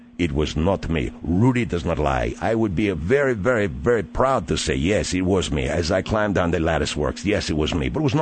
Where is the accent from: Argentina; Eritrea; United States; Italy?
Argentina; Even from my home country, Argentina, I can travel to the north, to the east, to the west